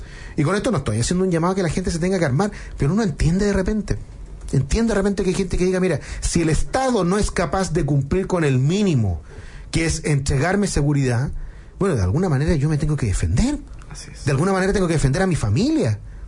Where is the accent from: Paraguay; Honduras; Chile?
Chile; San Ramón, Santiago Metropolitan Region; born there; en mi querida comuna de San Ramón, donde yo nací